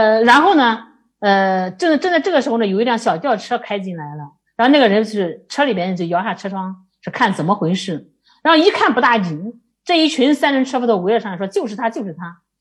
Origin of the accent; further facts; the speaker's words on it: Dengzhou, Henan, China; also born or lived in Xi'an, China; 他说他不知道穰县人，就是我的家乡的县城，都是生红砖